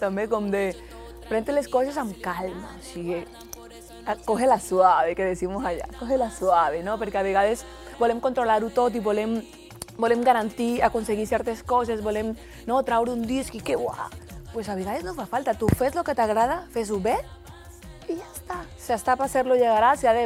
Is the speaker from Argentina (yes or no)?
no; Bogotá, Colombia; now in Spain; Jo vinc de Bogotà, o sigui, Bogotà, clar, és caos, no? I arribar a les cases va ser una mica com, uf, què passa aquí?